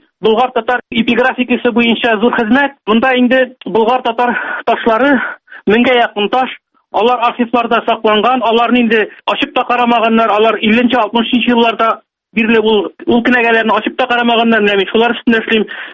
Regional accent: Yana Sala, Tatarstan, Russia; Менә туган чагым инде ул Балык Мишәсе районы, Яңа Сала дигән авыл. Бабамларның бабалары аңа нигез салган булганнар ул авылга 165 ел элек.

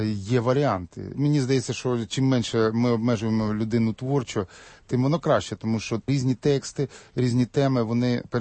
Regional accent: Kryvyi Rih, Dnipropetrovsk Oblast, Ukraine; Мені дуже приємно, бо це мій земляк, я теж з Кривого Рогу родом.

